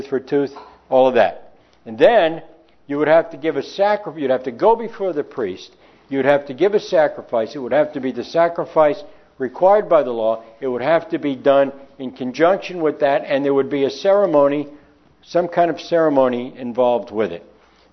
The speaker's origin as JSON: {"language": "English", "region": "East Coast", "country": "United States", "tie": "born or raised there", "said": "I can remember as a child growing up on the East Coast, there weren't stores open on Sunday."}